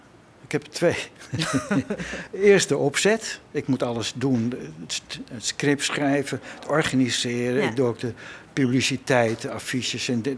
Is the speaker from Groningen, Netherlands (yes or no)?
no; North Holland, Netherlands; we komen uit Noord-Holland.